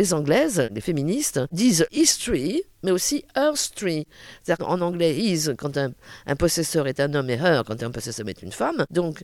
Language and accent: French; Brittany, France; puisque moi je suis bretonne